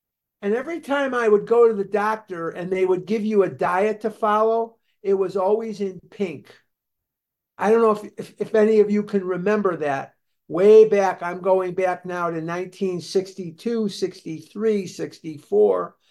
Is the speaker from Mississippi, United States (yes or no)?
no; Chicago, Illinois, United States; I'm from born and raised in Chicago. And I'm a Devon Avenue boy. I'm from Devon Avenue. I went to Mather High School in Chicago.